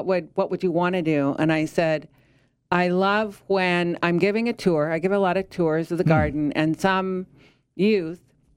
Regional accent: Delavan, Illinois, United States; now in Galesburg, United States; I am originally from Delavan, Illinois, which is a small town south 70 miles south of here.

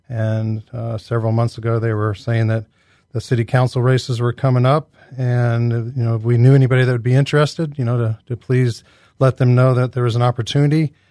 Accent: Galesburg, Illinois, United States; and the Galesburg Public Schools Foundation, and this is just one additional way to you know, serve my hometown.

